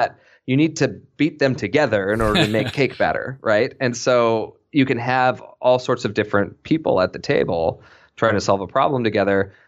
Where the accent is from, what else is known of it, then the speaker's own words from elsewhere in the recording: Idaho, United States; now in New York, United States; the story was fascinating because I grew up in Idaho in country music land.